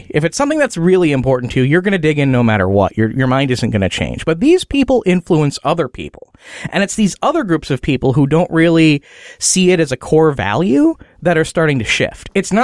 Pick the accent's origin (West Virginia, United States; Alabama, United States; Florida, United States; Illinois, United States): Illinois, United States; Palatine; Palatine, Illinois is where I'm from. That is actually my hometown.